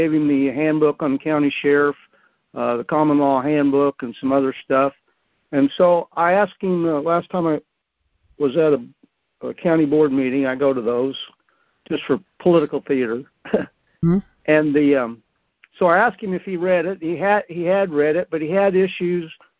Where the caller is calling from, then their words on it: Illinois, United States; I'm from Illinois.